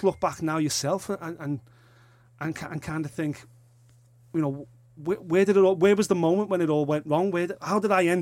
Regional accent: Liverpool, North West England, United Kingdom; We're from a similar part of Liverpool. We're both from the South End. We both grew up as teenagers

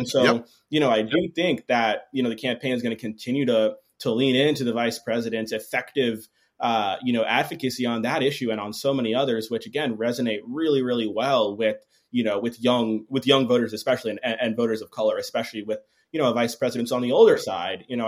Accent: Georgia, United States; I'm from Georgia myself, and I firmly believe that the Democrats cannot sleep on the South, right?

